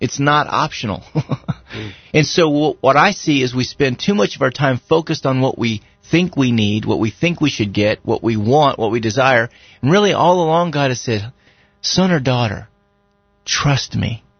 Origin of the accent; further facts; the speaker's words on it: United States; And I'm an American, and I'm not supposed to have any.